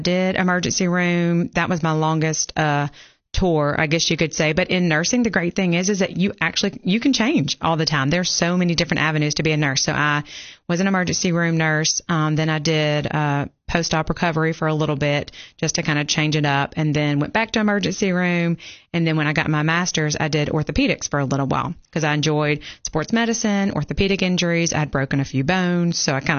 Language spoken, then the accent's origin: English; Jackson, Mississippi, United States; I grew up in Jackson, which okay. is, you know, the state capital. It's a city. It's a larger city. Nothing like Nashville, but, you know, it definitely was, larger than Grimsley.